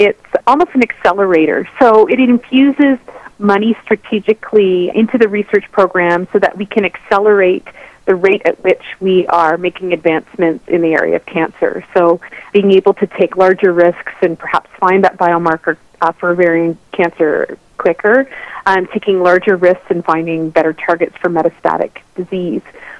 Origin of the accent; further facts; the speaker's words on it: Ontario, Canada; I am originally from Ontario.